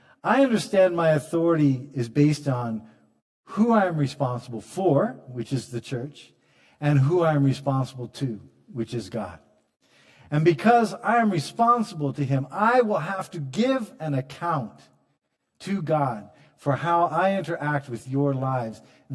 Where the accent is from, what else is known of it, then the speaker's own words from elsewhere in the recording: Pacific Northwest, United States; I come from the United States, and I come from the northwest part of the United States, which is a culture that's different than, say, the southern U.S.